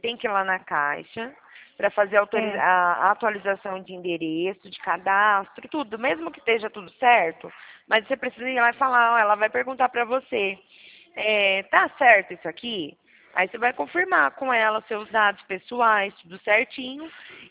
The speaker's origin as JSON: {"language": "Portuguese", "town": "São Carlos", "region": "São Paulo", "country": "Brazil", "said": "eu sou aqui da cidade de São Carlos."}